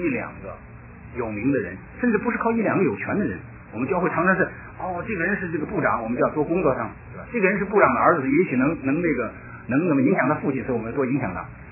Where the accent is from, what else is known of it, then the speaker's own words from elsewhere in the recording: China; 我作为一个中国人我特别希望中国强大